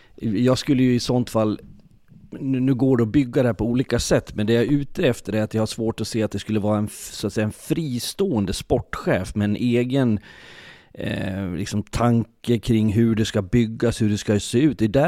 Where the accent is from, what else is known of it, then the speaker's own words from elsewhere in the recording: Leksand, Dalarna County, Sweden; Jag är född och uppvuxen i Leksand, bor i Leksand.